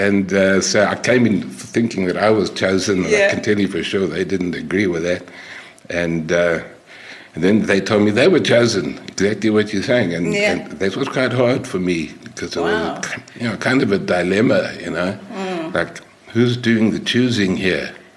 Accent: Johannesburg, Gauteng, South Africa; born or raised there; also born or lived in Vanderbijlpark

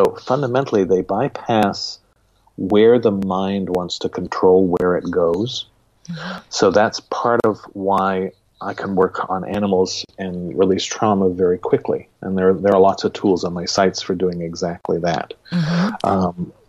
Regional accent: England, United Kingdom

